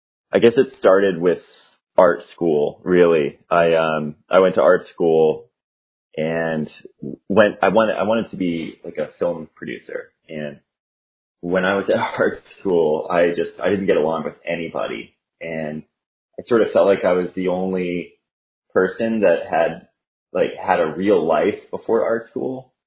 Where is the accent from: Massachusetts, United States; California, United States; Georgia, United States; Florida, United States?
Massachusetts, United States; Worcester; also born or lived in Maine; I grew up in Maine, in a little town on the northern border of Maine, and I moved down to Worcester, Massachusetts in my younger years and grew up there for the most part